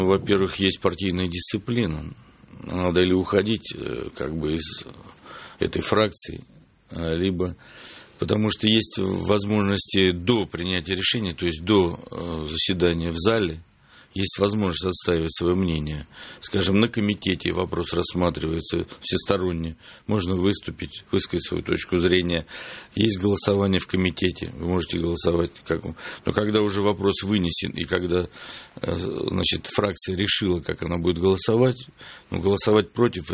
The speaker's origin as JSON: {"language": "Russian", "country": "Ukraine", "tie": "born or raised there", "also_born_or_lived": "Chuvashia", "moved": "yes", "lives_now": "Moscow, Russia", "said": "Детство скорее прошло на Украине, в Чувашии только последние годы, вот окончание школы. И потом с того времени я уже Москва, Московская область, уже такое большое количество лет прожил, что можно и москвичом меня записать."}